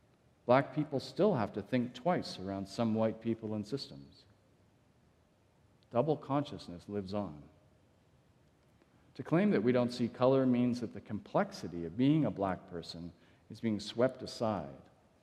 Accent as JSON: {"language": "English", "country": "Canada", "said": "White Canadians like to deny how much racism persists in our country."}